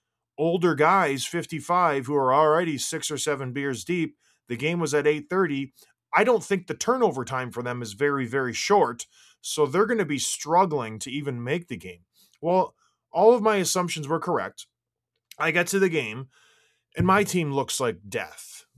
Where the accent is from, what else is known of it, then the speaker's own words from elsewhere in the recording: Ontario, Canada; they clue in that I grew up in the Golden Horseshoe